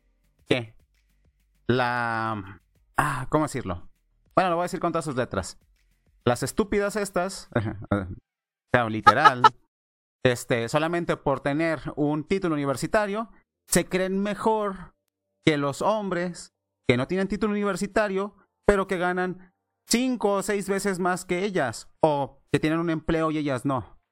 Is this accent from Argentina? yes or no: no; Mexico; una chica, voy a poner de ejemplo en mi país, ¿no? O sea, una chica que gana, que tiene su carrera universitaria y es educadora de preescolar, que son de las que menos ganan, ganan hasta 4,000 pesos mexicanos al mes.